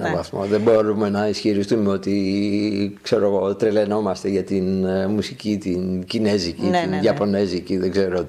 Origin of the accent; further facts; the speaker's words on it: Greece; εγώ λέω ότι είναι ελληνική, γιατί εφόσον είμαι Έλληνας και ζω στην Ελλάδα, είναι ελληνική εκ των πραγμάτων